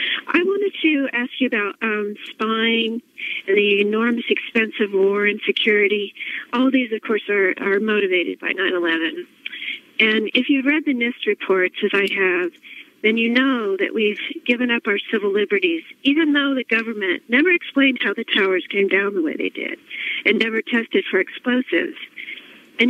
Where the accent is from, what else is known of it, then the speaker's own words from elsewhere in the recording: United States; I'm an American citizen concerned about my privacy